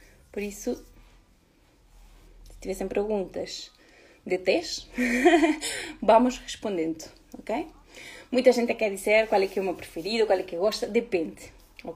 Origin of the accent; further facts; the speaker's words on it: Uruguay; Portuguese is a second language; now in Portugal; Para quem está a perguntar do meu sotaque, eu sou do Uruguai e moro cá há 13 anos e pronto, este é o português que temos